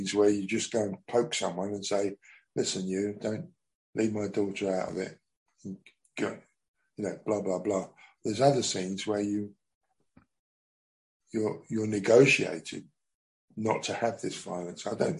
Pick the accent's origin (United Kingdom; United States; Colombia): United Kingdom; London; it was growing up in the East End of London that gave me the tougher side. I think I wasn't a country boy.